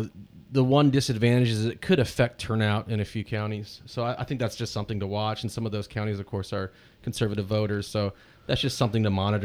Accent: Mississippi, United States; I mean, I'm from Mississippi, so they have a constitutional amendment.

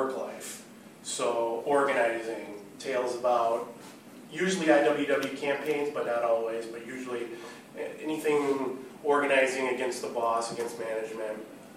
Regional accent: Minneapolis, Minnesota, United States; from Minneapolis. I'm in the Twin Cities Industrial Workers of the World

